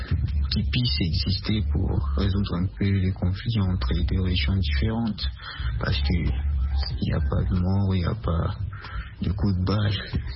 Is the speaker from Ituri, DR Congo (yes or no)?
no; Bukavu, South Kivu, DR Congo; Je suis congolais de l'Est, dans la province qui suit Kivu et la ville de Bukavu.